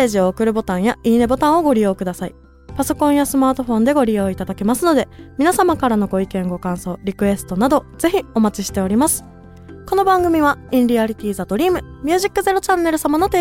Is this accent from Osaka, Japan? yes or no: yes; Osaka, Japan; moved away as an adult; now in Tokyo, Japan; 大阪出身で、元は大阪日本橋を中心に、現在は東京メインでカバーシンガーとして活動させていただいている21歳の